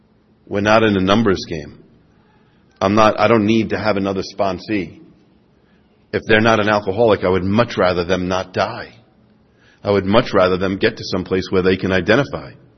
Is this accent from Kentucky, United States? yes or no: no; New York, United States; I'm a Yankee from New York for sure